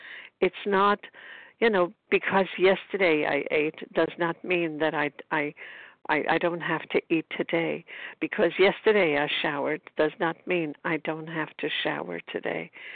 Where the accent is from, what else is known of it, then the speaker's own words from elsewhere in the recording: Brooklyn, New York, United States; I'm from Brooklyn, New York